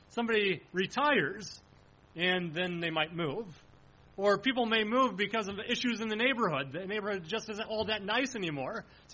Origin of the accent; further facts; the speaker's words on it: Onslow, United States; also born or lived in Indiana / Illinois; So I was born in Indiana when I was fairly young, and I don't even remember this move, but when I was fairly young, my family moved to Illinois. And then from Illinois, we moved to Onslow